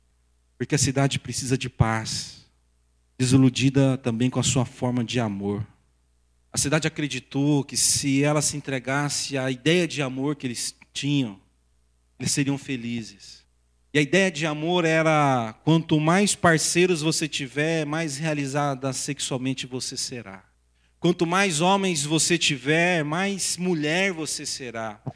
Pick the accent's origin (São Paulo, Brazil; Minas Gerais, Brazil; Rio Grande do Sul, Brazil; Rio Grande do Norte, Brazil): São Paulo, Brazil; Tupã; Eu sou lá de Tupã, Tupã não tinha tanta violência tal.